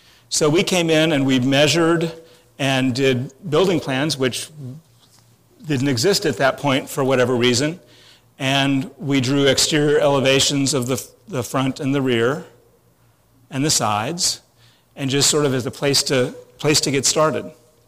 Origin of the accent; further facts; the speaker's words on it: Houston, Texas, United States; I'm from Houston.